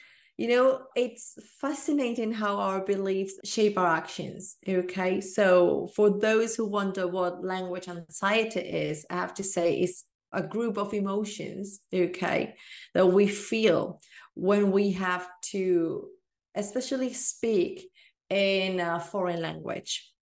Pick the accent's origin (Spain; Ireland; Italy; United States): Spain; southern Spain; I'm from Spain, from the south of Spain, to be more precise.